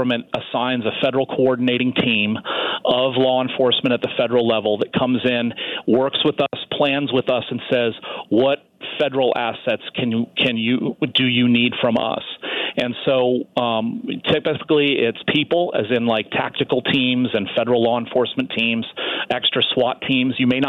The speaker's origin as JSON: {"language": "English", "town": "Seattle", "region": "Washington", "country": "United States", "said": "because I'm from Seattle originally. I've lived here 28 years."}